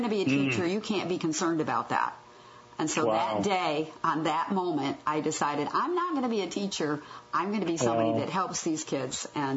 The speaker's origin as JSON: {"language": "English", "region": "Michigan", "country": "United States", "tie": "born or raised there", "said": "I didn't have one in my school growing up in Michigan"}